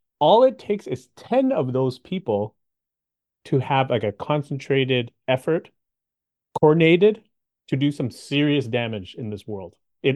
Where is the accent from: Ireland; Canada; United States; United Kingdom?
Canada; I grew up in Canada. I was born and raised in Canada